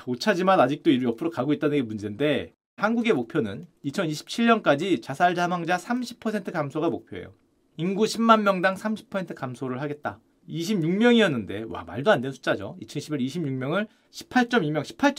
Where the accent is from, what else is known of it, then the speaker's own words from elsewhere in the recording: South Korea; 이건 우리나라가, 우리는 한국인들은 그렇게 생각할 수 있는데 이거 아니에요.